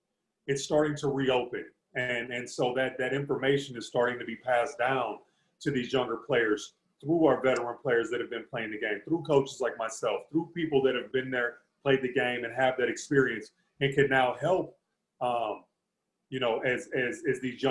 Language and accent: English; St. Louis, Missouri, United States; I mean, obviously we're from St. Louis. Anybody from St. Louis understands what those barriers look like.